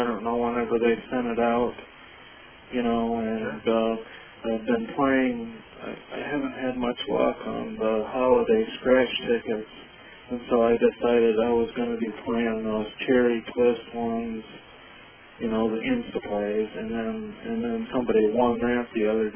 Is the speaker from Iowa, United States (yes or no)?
yes; Gilmore City, Iowa, United States; I'm from Gilmore City. I live about 10 miles from Pokey